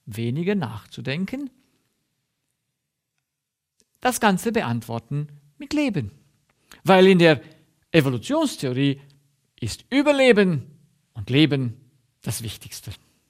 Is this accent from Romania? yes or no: yes; Romania; moved away; Und ich kenne diese Situation aus Rumänien, aus dem Land, wo ich herkomme. Und ich selbst bin ja geflohen, um in die Freiheit zu kommen.